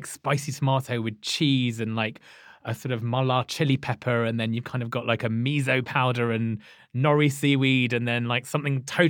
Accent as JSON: {"language": "English", "town": "Leicester", "region": "East Midlands", "country": "United Kingdom", "said": "I'm from Leicester, which is one of the most culturally diverse cities in the UK. I'm very, very proudly from there."}